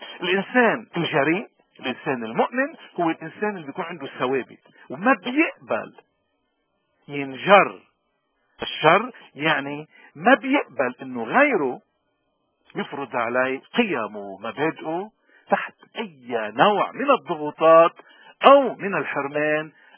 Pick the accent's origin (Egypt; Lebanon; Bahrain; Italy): Lebanon; إذا أخذنا على نطاقنا نحن بس كلبنانيين